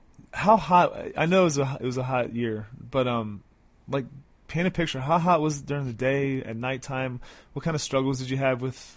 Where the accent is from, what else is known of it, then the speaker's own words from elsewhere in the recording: Florida, United States; We were out in California when I was a kid, and I grew up in Florida, so I was used to heat